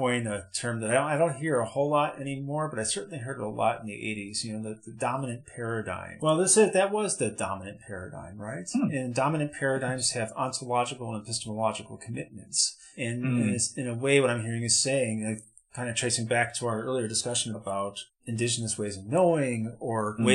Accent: Wisconsin, United States; I'm like, you know, born and raised in Wisconsin, and then, you know, I was in Chicago.

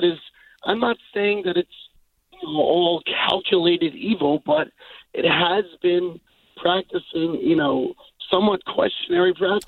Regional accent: tri-state area, United States; Peter, I went to school in Washington, D.C. I'm from the Tri-State area, but I went to school in Washington, D.C. And one thing that I, as a New Yorker, was completely oblivious

